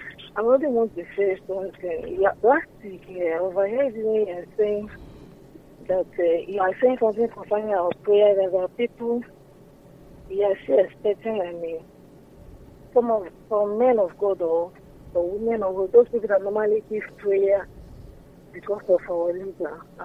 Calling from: Portugal; from Portugal.

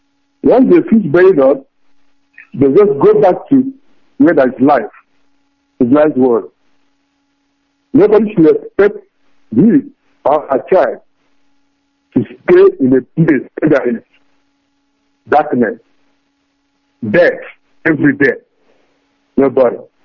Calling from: Valencia, Valencian Community, Spain; I'm coming from Valencia.

